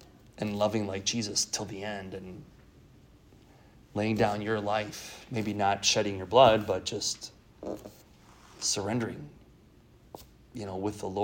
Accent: Milwaukee, Wisconsin, United States; I'm a Packers fan, in case you didn't know that. I grew up in Milwaukee.

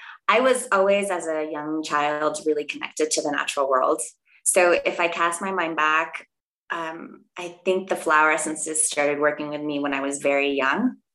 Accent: East Coast, United States; growing up on the East Coast of the United States and being a good girl and getting good grades

